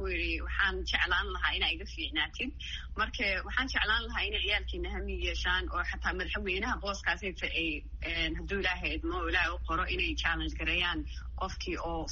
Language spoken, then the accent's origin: Somali; United States; annaka mareekan baan deganahay mareekan baan joognay 23 sano halkan baan wax ku bartay halkan baan ku koray